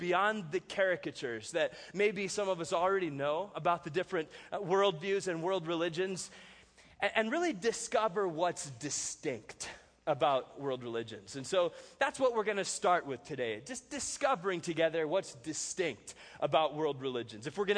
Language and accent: English; California, United States; I'm up here from Southern California, just about an hour north of San Diego